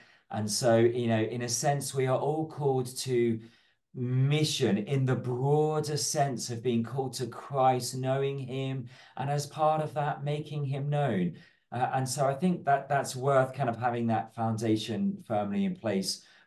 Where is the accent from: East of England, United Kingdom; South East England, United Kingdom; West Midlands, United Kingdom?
West Midlands, United Kingdom; Birmingham; I grew up in Birmingham.